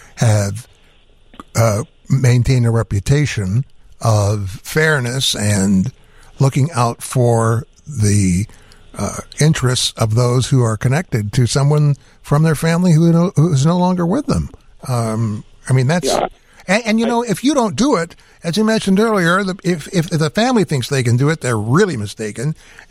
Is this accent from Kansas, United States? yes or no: no; Detroit, Michigan, United States; Man, I love … They're from my hometown.